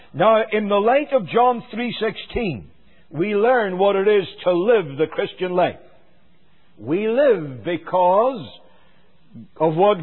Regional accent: Northern Ireland, United Kingdom; now in United States; I don't come from South Carolina. I have got most of the accent off pat now, as you understand, but I don't come from here. I come from Northern Ireland.

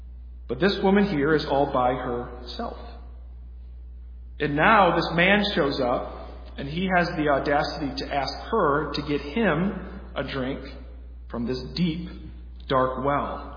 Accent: Michigan, United States; now in Georgia, United States; You know, growing up in Michigan, I used to always hear sermons or Bible lessons about this passage and about how nobody would ever want to be outside working in the middle of the day. And being from Michigan, that didn't make a ton of sense to me until I moved down here to Georgia.

